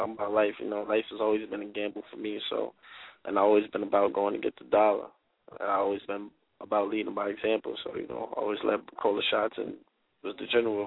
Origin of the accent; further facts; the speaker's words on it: Bronx, New York, United States; me from coming from where I'm from the Bronx.